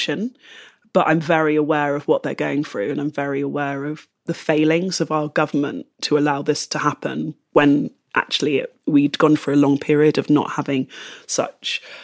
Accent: London, United Kingdom; because I'm from London and again from sort of a central part of London

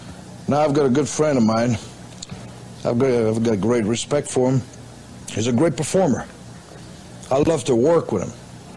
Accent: Montreal, Quebec, Canada; I'm from Montreal, and I was brought up in the streets

